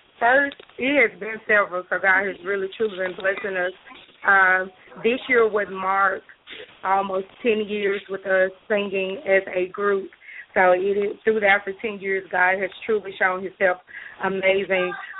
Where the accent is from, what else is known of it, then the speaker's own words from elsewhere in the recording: Memphis, Tennessee, United States; We're from Memphis, Tennessee, and he was in Memphis, Tennessee